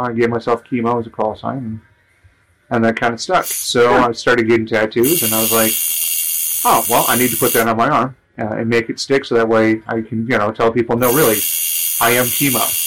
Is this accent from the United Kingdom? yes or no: no; Canada; I'm French Canadian.